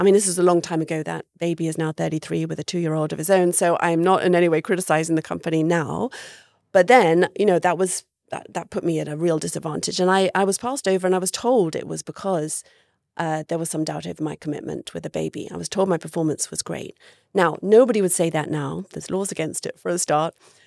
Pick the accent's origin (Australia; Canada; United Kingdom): United Kingdom; now in United States; I wanted to reply, I'm British.